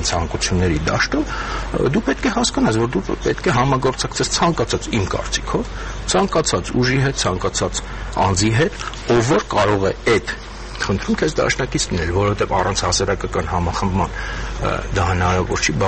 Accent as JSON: {"language": "Armenian", "region": "Yerevan", "country": "Armenia", "said": "ինձ որպես երևանցի"}